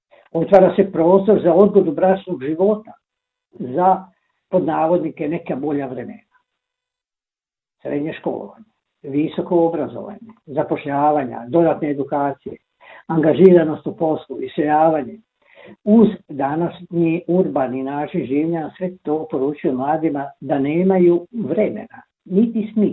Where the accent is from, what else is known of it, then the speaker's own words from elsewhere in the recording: Croatia; kod nas u Hrvatskoj prvi puta u povijesti zemlje rodilo 50% žena starijih od 30 godina.